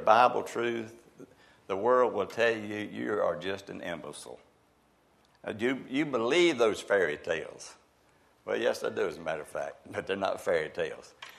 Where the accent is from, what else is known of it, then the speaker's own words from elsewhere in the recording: North Carolina, United States; accent: Piedmont, North Carolina; I still talk like I'm from Piedmont, North Carolina, but I have been educated.